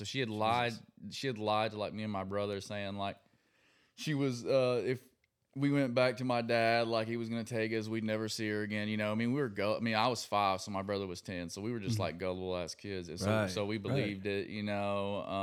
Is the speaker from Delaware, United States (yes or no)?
no; Tennessee, United States; also born or lived in Kentucky; I was born in, well, I was born in Kentucky, uh-huh. And then, but I lived in Tennessee.